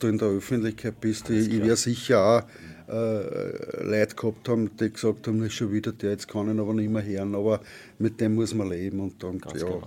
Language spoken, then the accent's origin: German; Linz, Upper Austria, Austria; ich bin am Bulgarienplatz in Linz aufgewachsen. Das ist dort, wo jetzt das BFI ist.